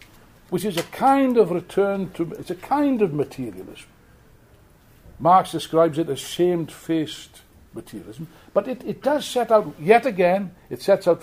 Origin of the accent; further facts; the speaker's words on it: Wales, United Kingdom; I will say this as a Welshman.